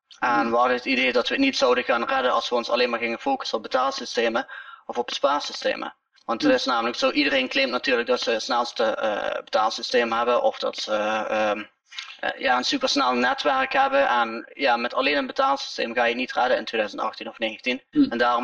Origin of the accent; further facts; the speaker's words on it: Netherlands; Ik kom officieel uit Nederland.